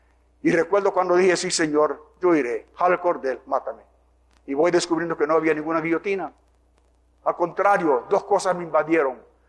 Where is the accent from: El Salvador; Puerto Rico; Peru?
Puerto Rico; born there; Soy hijo de misioneros. Mis padres fueron misioneros a Puerto Rico. Yo nací en Puerto Rico.